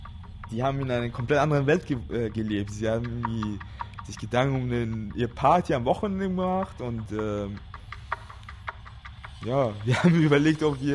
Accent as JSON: {"language": "German", "country": "Iran", "second_language": "German", "moved": "yes", "lives_now": "Germany", "said": "Ich bin 1996 mit meinen zwei Brüdern und meiner Mutter nach Deutschland gekommen. Wir sind aus Iran geflohen, weil unsere Mutter politisch verfolgt war."}